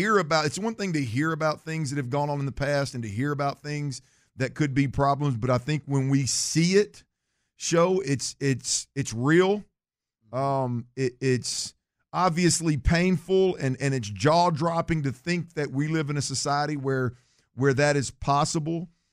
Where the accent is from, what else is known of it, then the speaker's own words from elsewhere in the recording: Baytown, Texas, United States; like I was born and raised in Baytown, Texas, man.